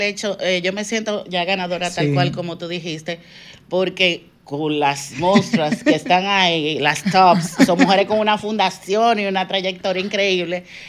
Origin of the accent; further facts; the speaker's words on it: Dominican Republic; Soy la única dominicana nominada, sí, y creo que soy la única latina también